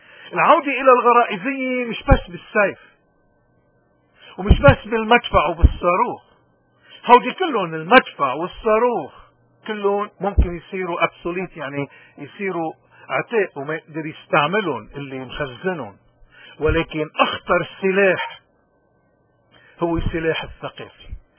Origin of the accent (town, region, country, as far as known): Lebanon